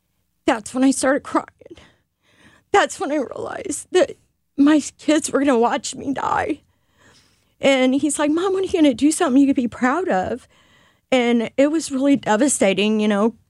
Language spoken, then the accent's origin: English; Roxana, Illinois, United States; I grew up in Roxana. I was raised by an alcoholic mom.